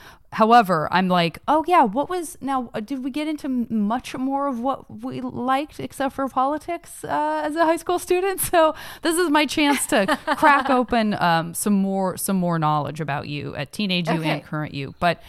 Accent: Tucson, Arizona, United States; Yeah. Me too. Same. Growing up in Tucson.

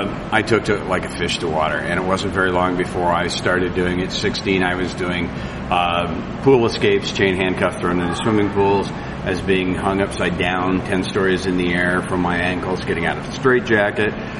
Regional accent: Cedar Rapids, Iowa, United States; Kenton and I grew up in Cedar Rapids together.

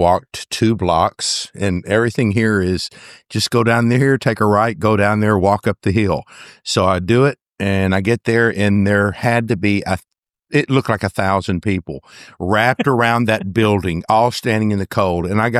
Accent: Cancun, Quintana Roo, Mexico; He goes, where are you from? I said, Cancun.

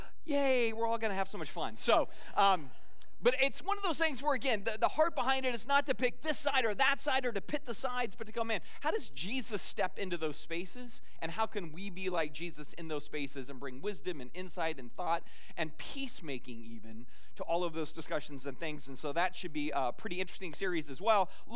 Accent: Arizona, United States; I grew up in Arizona. I know what waterless living is like.

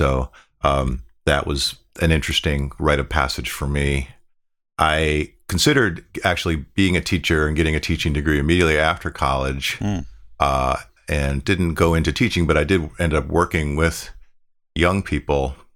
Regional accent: Buffalo, New York, United States; So I grew up in Buffalo, New York, in Western New York State, and I went to Catholic schools.

